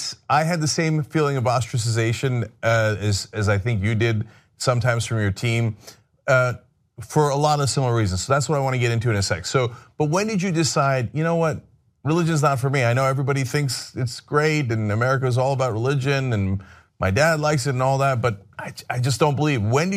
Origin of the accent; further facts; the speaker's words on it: New Jersey, United States; I grew up in New Jersey, not in the Bible Belt or anything